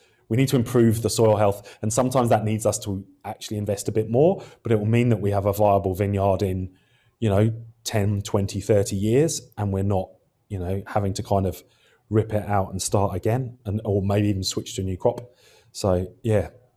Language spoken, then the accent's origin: English; Australia; I don't know if you've ever spent any time as an Aussie in London